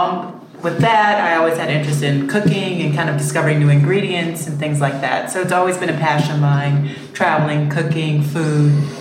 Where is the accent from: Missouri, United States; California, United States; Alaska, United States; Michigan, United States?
Missouri, United States; St. Louis; moved away as an adult; So I was born and raised in St. Louis, left when I was 18, haven't looked back since.